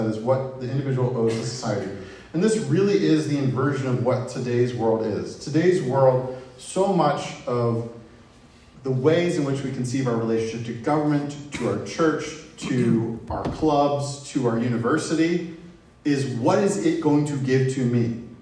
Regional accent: Midwest, United States; I'm from the Midwest here, from Runza.

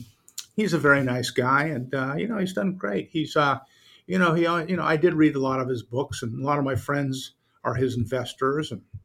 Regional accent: Omaha, Nebraska, United States; So growing up in Omaha, there was no professional sports teams, but we had a professional sports team, the Nebraska Cornhuskers.

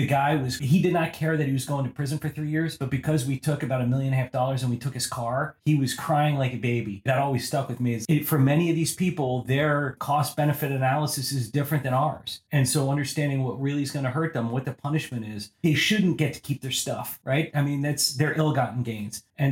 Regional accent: Virginia, United States; Yeah, so I grew up in Virginia. My dad was a Secret Service agent.

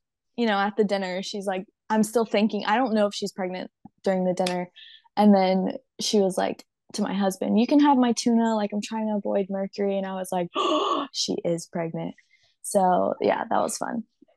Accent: Wilmington, North Carolina, United States; moved away; North Carolina, Wilmington, right by the beach.

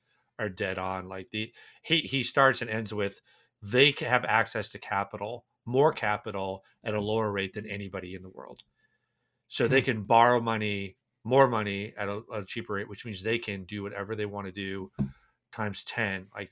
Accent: Minneapolis–Saint Paul, Minnesota, United States; I'm going to brag on my hometown. The Twin Cities is a bastion of healthcare innovation and has been for decades.

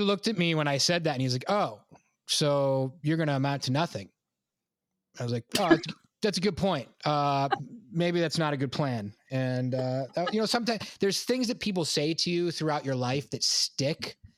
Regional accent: Massachusetts, United States; and I'm from Massachusetts, and there's a lot of stereotypes about Massachusetts drivers.

